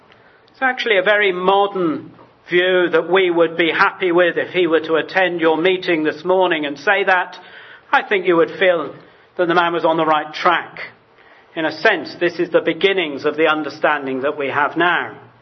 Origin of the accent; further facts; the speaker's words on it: Coventry, West Midlands, United Kingdom; born there; Coventry, I was born in Coventry.